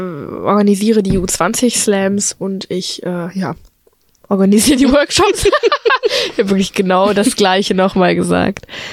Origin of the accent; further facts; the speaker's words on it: Paderborn, North Rhine-Westphalia, Germany; ich hatte ganz enge Freundinnen in meiner Heimatstadt in Paderborn. Und ich habe das Gefühl, wir haben gar keine Gemeinsamkeit mehr, weil ich überhaupt weggezogen bin, weil ich andere Vorstellungen habe. Paderborn ist jetzt zum Beispiel auch sehr konservativ